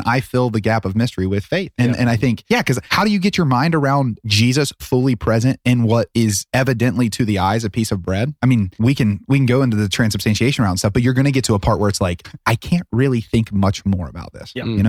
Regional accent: Ohio, United States; Like, I have tons of friends from my hometown because we're kind of the beginning of the Bible Belt down in Southern Ohio.

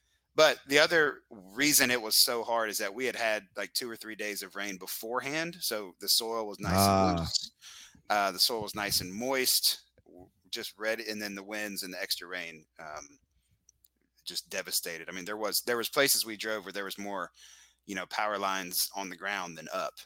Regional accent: North Carolina, United States; also born or lived in Florida; I'm from North Carolina, but I've lived on the coast. I've lived in Florida.

